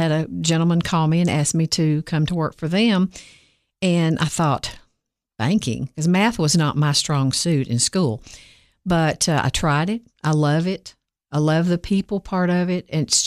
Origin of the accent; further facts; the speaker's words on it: Fentress County, Tennessee, United States; And I'm born and raised in Fentress County, grew up there, got in banking at an early age, 21.